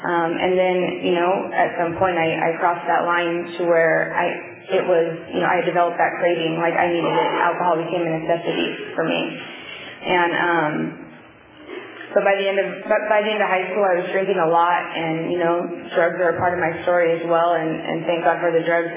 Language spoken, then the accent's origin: English; Fresno, California, United States; I'm from Fresno.